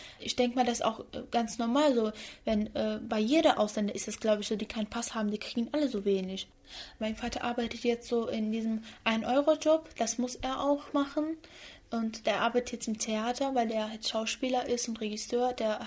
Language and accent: German; Iraq; Meine Heimat ist Irak und ja, das ist für mich also meine Heimat, wo ich mich da auch wohlfühle.